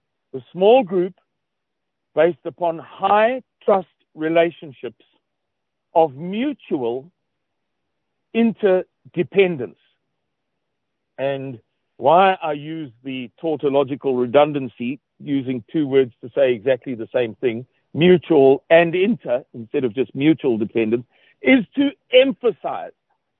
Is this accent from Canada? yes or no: no; South Africa; it's the equivalent of Southerners because we're from South Africa.